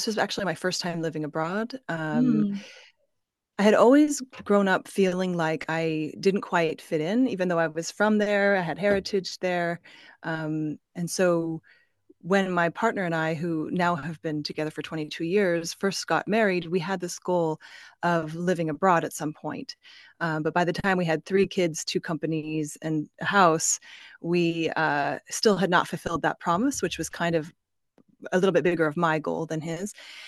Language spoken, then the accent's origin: English; Salt Lake City, Utah, United States; now in Amsterdam, Netherlands; I currently am based in Amsterdam in the Netherlands. Mm-hmm. I'm from the United States originally, from Salt Lake City. And yeah, I'm calling in from the studio at Fosbury in the center of the city.